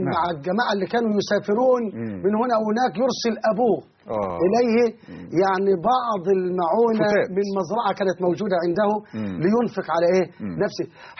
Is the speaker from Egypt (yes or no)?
yes; Egypt